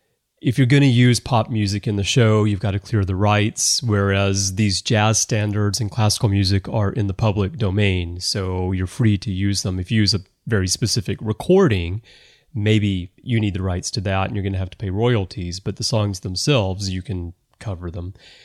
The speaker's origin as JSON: {"language": "English", "region": "Alabama", "country": "United States", "said": "Well, you know, for me, I'm from the South. I'm from Alabama, and I grew up around jazz."}